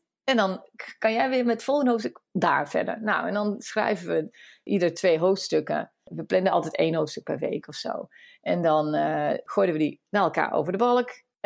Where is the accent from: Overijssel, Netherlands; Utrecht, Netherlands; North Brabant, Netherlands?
North Brabant, Netherlands; En wij zijn een vrij grote familie in een klein dorpje in Brabant.